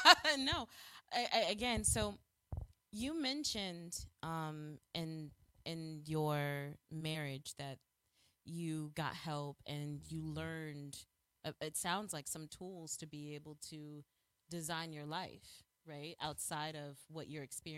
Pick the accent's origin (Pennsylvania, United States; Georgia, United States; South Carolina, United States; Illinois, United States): Illinois, United States; Chicago; I'm from the South Side of Chicago.